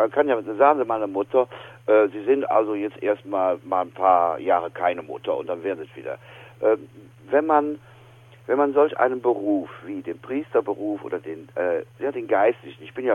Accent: Wipperfürth, North Rhine-Westphalia, Germany; Ja, weil ich aus einer sehr katholischen Familie komme und meine Heimatstadt Wipperfürth, die wurde früher genannt Klein-Nazareth. So schwarz und katholisch ist Wipperfürth.

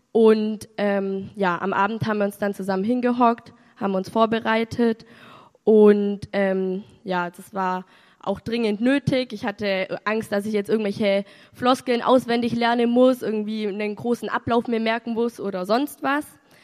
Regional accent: Bavaria, Germany

